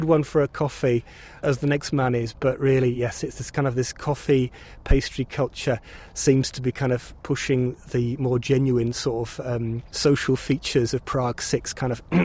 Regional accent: England, United Kingdom; now in Czechia; to be a member of this association as an Englishman, there has to be an irony there.

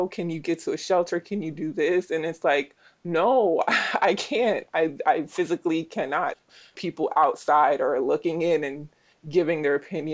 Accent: Jamaica; born there; moved away; So I was born in Jamaica. I immigrated here when I was younger. I've been here maybe 20 years now.

